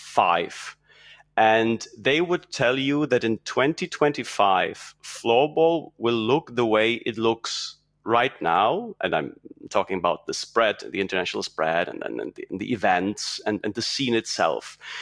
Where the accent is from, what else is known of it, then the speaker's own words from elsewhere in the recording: Czechia; English is a second language; It's quite a weird setup because you're a Czech native. I'm a Czech native. We're speaking English, but I'm pretty sure we'll manage.